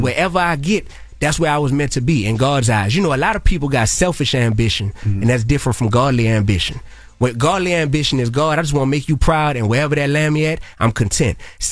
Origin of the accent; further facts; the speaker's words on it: New Orleans, Louisiana, United States; I come from New Orleans.